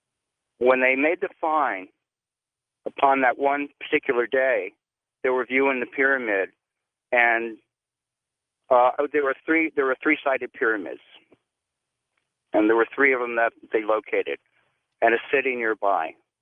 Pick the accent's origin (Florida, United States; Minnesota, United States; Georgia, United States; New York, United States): Florida, United States; Miami; moved away as an adult; also born or lived in California; I grew up in Miami, so I'm well aware of the Bermuda Triangle, and I heard of quite a few strange things occurring. In 75, I went to California, started school there